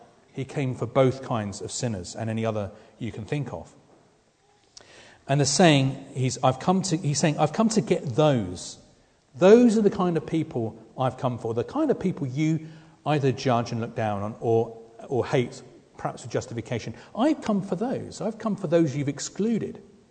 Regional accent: South East England, United Kingdom; where part of the world I was brought up in Sussex on Ashdown Forest, is that is common ground.

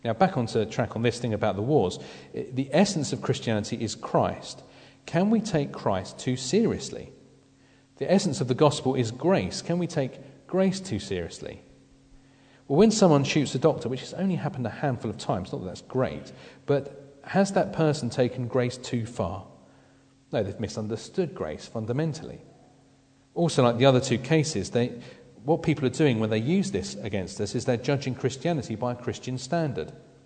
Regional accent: England, United Kingdom; we know as English people that the worst thing in the world is to take anything seriously.

